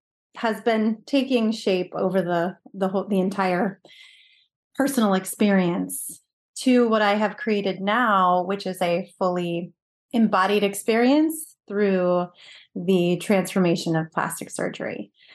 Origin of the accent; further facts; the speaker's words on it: Chico, California, United States; When I started my own practice in Chico, California, which is my hometown, it was terrible.